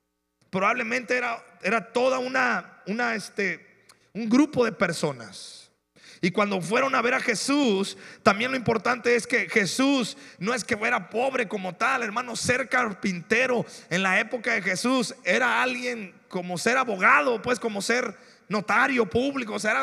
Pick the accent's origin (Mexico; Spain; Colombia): Mexico; Y así somos los mexicanos.